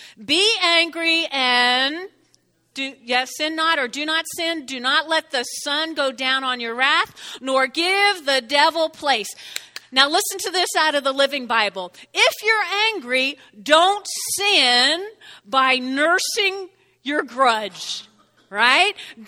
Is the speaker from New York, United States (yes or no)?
no; New Jersey, United States; I grew up in North Jersey, and I grew up on a street like Weldon Avenue, but they were individual homes, and their backyards and front yards were all yay big, you know.